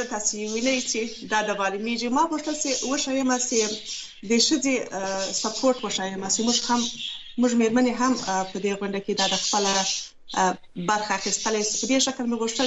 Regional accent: Kabul, Afghanistan; born there; زه په کابل کې زیږیدلی یم.

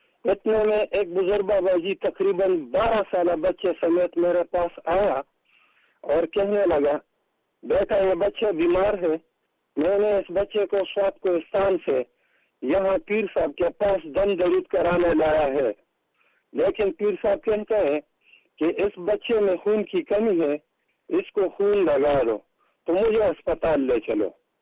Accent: Mardan, Khyber Pakhtunkhwa, Pakistan; اور میں پارہوتی مردان کا رہنے والا ہوں.

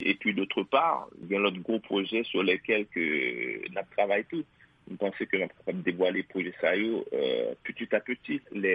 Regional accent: Haiti; en tant qu'Haïtien, je pense que tout Haïtien connaît

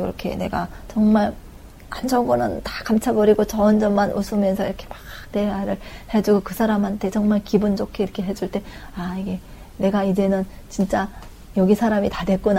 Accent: North Korea; 아니요 중국에서는 안 왔고요. 북한에서 왔어요.

